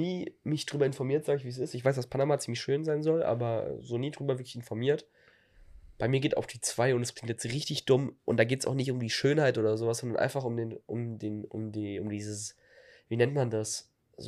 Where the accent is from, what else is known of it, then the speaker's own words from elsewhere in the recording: Mainz, Rhineland-Palatinate, Germany; Ja, also Mainz ist für mich halt auch, also zum einen meine Heimat halt so.